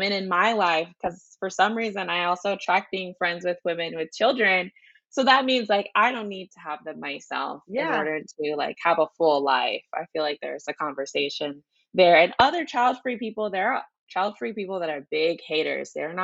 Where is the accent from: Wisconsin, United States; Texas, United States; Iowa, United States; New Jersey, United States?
Texas, United States; Because I'm from Texas.